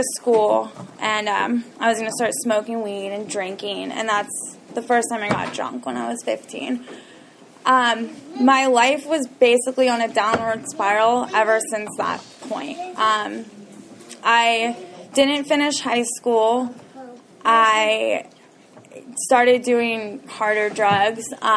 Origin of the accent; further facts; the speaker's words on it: Walnut Creek, California, United States; So I was born in Walnut Creek. I grew up there. I'm an only child